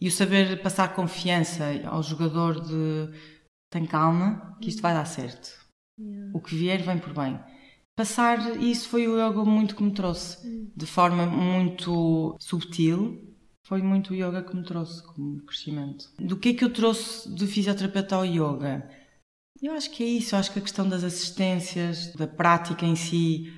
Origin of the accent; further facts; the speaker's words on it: Porto, Norte, Portugal; Eu sou do Porto, eu tenho isto, sabes?